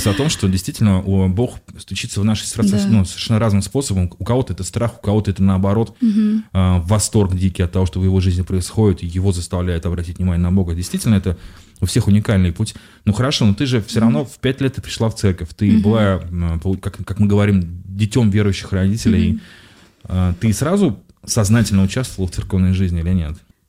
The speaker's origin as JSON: {"language": "Russian", "town": "Kurgan-Tyube", "region": "Khatlon", "country": "Tajikistan", "tie": "born or raised there", "also_born_or_lived": "Uzbekistan", "said": "потому что у меня тоже бабушка жила там, мама училась в Душанбе, и бабушка жила в городе Курган-Тюбе, это чуть, ну, час езды от Душанбе. Я там все детство провел и в Таджикистане"}